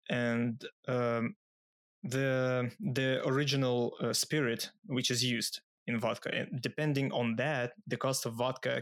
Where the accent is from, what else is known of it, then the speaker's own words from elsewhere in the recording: Russia; I'm from Russia.